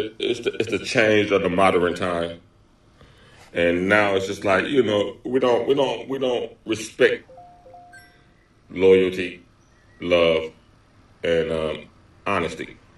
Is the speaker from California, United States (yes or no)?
yes; Los Angeles, California, United States; But I grew up in Los Angeles, and shout out to my mother and my father.